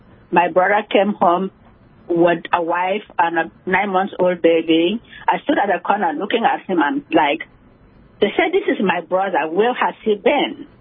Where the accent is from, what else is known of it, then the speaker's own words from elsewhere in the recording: Nigeria; I'm a Nigerian.